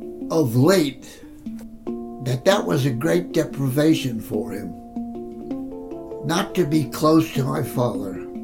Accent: New Haven, Connecticut, United States; also born or lived in Danbury, Connecticut; I was born in New Haven, Connecticut, 1921. October 25th, at 427 Ellsworth Avenue, New Haven, Connecticut. I went to elementary school called Roger Sherman, and before I went to middle school, my family moved to Danbury, Connecticut.

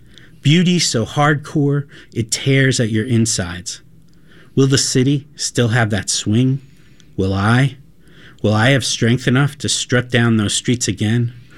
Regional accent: Long Island, New York, United States; Oh, well, I grew up on Long Island.

